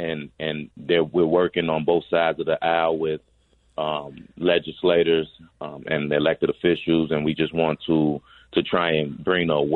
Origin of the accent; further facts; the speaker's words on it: Englewood, United States; I grew up in Englewood